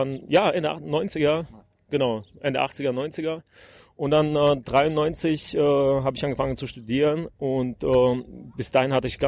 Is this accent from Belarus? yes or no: yes; Gomel, Gomel Region, Belarus; now in Germany; Also, ich bin in Weißrussland geboren. Ich bin eigentlich in der Sowjetunion geboren damals. Also, ich bin der ziemlich alt schon. jetzt ist dieser Teil des Landes unabhängig oder seit einigen Jahren ist Weißrussland. Ich bin aus Gomel. Ich bin da ein bisschen aufgewachsen.